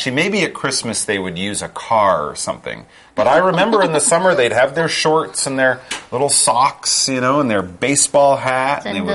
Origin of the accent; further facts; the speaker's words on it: Canada; now when I grew up in Canada, mail carriers didn't have trucks.